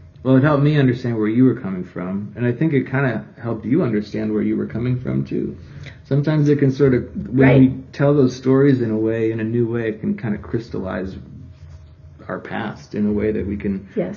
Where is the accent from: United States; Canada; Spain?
United States; Minnesota; I grew up in Minnesota. I went to college at Eau Claire, where I met a nice Milwaukee girl named Joanna. And then we moved here in 2006